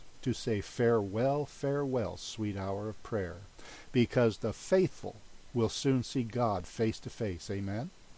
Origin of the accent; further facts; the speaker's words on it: Philippines; first language Tagalog; English is a second language; I was able to distribute approximately about 4,000 pieces of tracts in my native language, which is Tagalog.